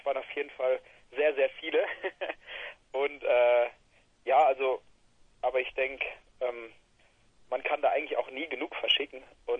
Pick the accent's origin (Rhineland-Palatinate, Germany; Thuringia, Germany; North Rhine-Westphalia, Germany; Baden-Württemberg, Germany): Baden-Württemberg, Germany; Mosbach; now in Stuttgart, Germany; Aus dem Süden Deutschlands und ursprünglich aus der kleinen Stadt Mosbach.